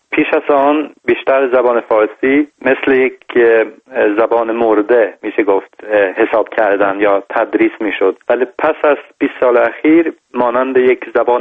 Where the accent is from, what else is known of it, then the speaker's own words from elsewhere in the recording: Iran; born there; متوجه شدم که من در ایران به دنیا آمدم،